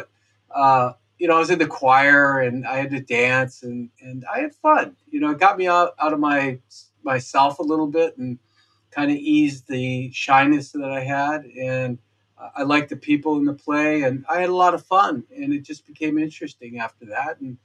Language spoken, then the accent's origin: English; Montana, United States; also born or lived in Wyoming / Nebraska; You know, I grew up in Montana, Wyoming, and Nebraska